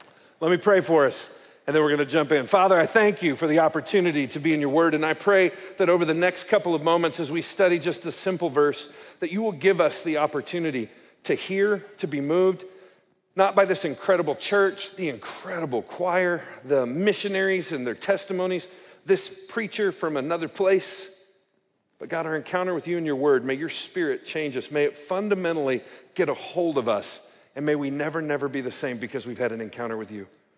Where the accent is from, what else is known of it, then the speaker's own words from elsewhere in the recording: Kansas, United States; You may not think this, but I come from Kansas. I gotta be honest with you, a sanctuary this size is a little intimidating to a guy who drives past grain elevators to go to church every weekend.